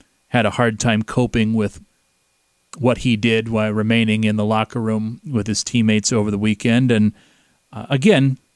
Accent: Iowa, United States; I am a 37-year-old white man who has born and raised in Iowa, and I am extremely lucky, and I realize it.

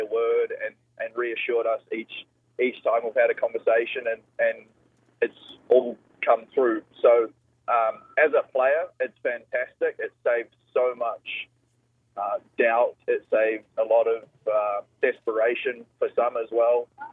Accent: New Zealand; still just as Kiwi as we are.

